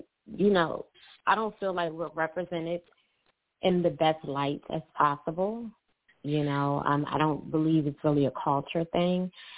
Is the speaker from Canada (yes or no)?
no; Philadelphia, Pennsylvania, United States; now in Atlanta, United States; I am originally from Philadelphia. I reside in Atlanta, Georgia.